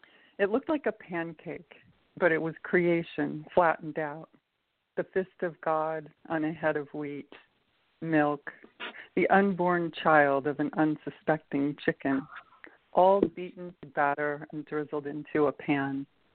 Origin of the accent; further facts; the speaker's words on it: Houston, Texas, United States; I grew up in Houston, Texas, really